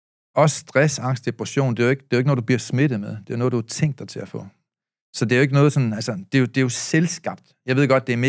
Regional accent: Aalborg, North Denmark Region, Denmark; now in Copenhagen, Denmark; Jeg er opvokset i Aalborg, for det første. Jeg flyttede til København

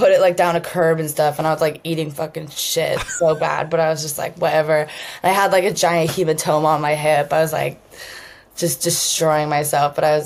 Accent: New Jersey, United States; moved away as an adult; also born or lived in New York; now in Asheville, United States; No, I was born in New Jersey and then like grew up in between New Jersey and New York. And then I've like been fucking all over the country since like I was 18.

